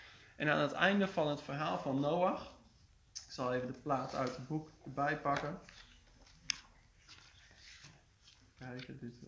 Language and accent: Dutch; Harderwijk, Gelderland, Netherlands; voor wie me nog niet kent. Ik kom uit Harderwijk